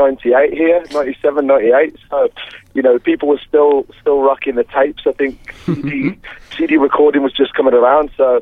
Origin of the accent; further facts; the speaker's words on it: England, United Kingdom; I'm the only member that's not Welsh. I'm actually English